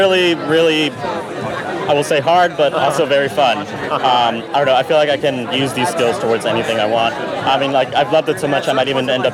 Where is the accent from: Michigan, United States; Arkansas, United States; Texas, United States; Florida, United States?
Texas, United States; Fort Worth; I'm a junior studying human evolutionary biology here at Harvard, and I'm from Fort Worth, Texas.